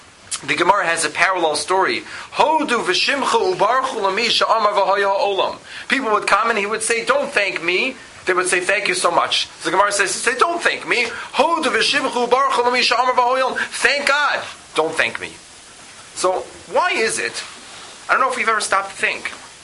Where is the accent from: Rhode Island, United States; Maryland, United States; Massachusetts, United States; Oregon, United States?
Maryland, United States; Baltimore; I grew up in Baltimore in a Satmar Shtibel.